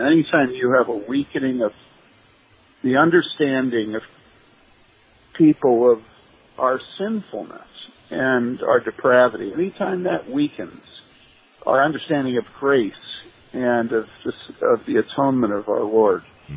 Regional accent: Wheaton, Illinois, United States; And I think when I was growing up in Wheaton, it showed up with fornication.

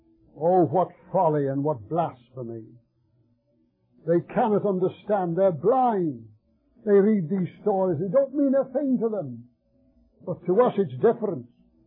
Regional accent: England, United Kingdom; I assure you, as an Englishman, that we could badly do with him back there in England

